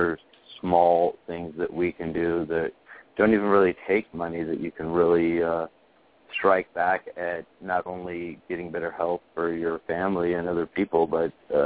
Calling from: San Diego, California, United States; I'm from San Diego.

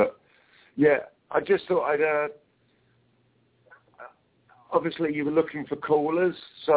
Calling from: United Kingdom; I'm calling in slightly early because I'm calling in from Britain. It's already like 5, what time is it, 4 in the morning or something.

